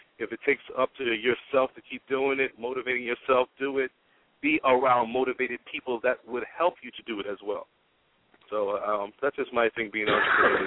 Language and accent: English; Miami, Florida, United States; I grew up in Miami as well. I went to high school in Miami